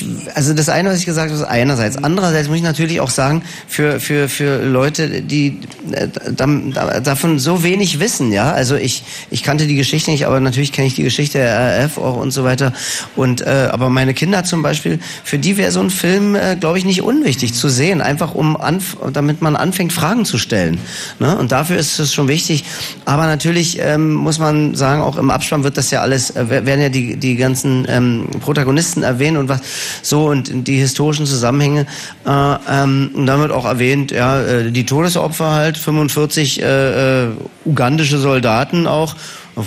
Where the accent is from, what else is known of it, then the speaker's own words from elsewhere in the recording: Berlin, Germany; accent: Berlin; Ich kann endlich mal richtig losberlinern auf der Bühne.